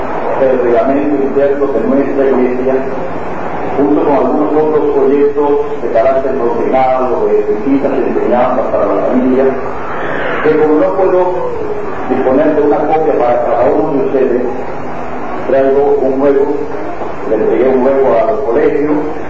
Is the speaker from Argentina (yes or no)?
no; Cuba; ya que dado mi condición de cubano en ningún país me recibía más de 30 días